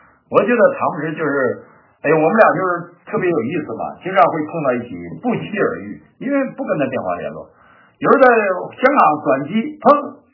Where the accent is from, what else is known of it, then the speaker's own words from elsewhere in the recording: Northeast China, China; 这个说你们东北人朴实实在，我也是东北的